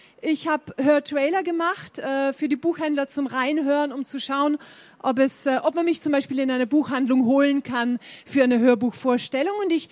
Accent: Vienna, Austria; born there; ich wurde 1965 in Wien geboren.

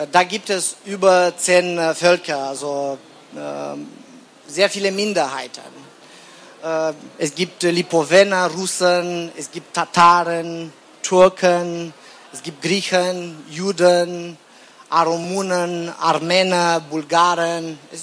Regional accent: Constanța, Constanța County, Romania; ich stamme aus Rumänien, Constanța, und ich freue mich sehr, heute zusammen mit euch zu sein.

